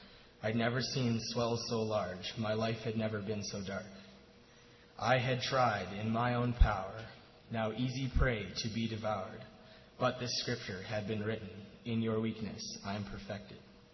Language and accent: English; Saskatoon, Saskatchewan, Canada; I'm from Saskatoon.